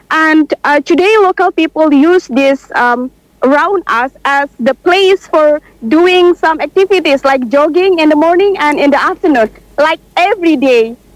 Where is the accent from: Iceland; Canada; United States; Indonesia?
Indonesia; Baubau, Southeast Sulawesi; from Bau Bau City.